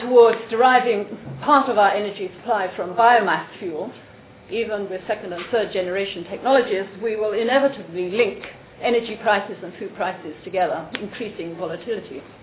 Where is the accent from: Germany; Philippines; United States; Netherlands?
Netherlands; I come from the Netherlands, we're very proud of our AKST.